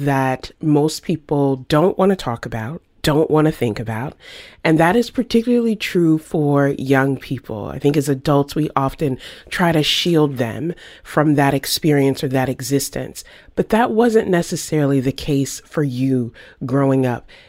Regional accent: the South, United States; I grew up in the South. And so to this day, I'm from a place where there are Black cemeteries and white cemeteries.

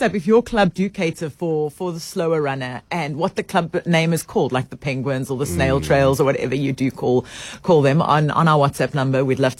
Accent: Cape Town, Western Cape, South Africa; I'm from Cape Town.

